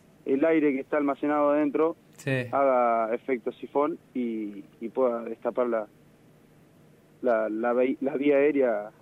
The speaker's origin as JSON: {"language": "Spanish", "town": "Embajador Martini", "region": "La Pampa", "country": "Argentina", "said": "yo iba a comprar a un local de acá de mi pueblo, acá en Embajador Martini"}